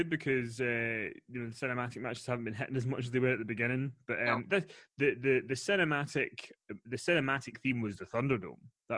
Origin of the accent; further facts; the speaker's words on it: Scotland, United Kingdom; for me especially as a Scotsman